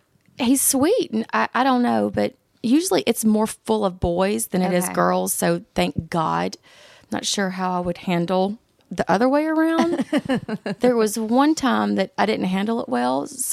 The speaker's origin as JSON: {"language": "English", "town": "Sandersville", "region": "Georgia", "country": "United States", "tie": "born or raised there", "said": "Sandersville, Georgia."}